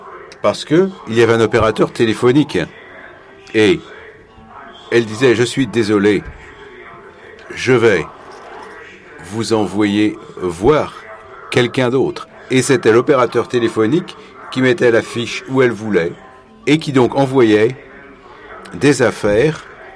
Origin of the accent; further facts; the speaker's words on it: South Korea; French is a second language; je suis du Corée du Sud